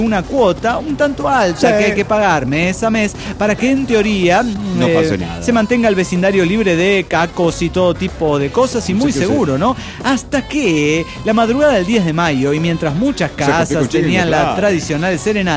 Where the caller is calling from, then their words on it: Everett, Washington, United States; de Everett, Washington.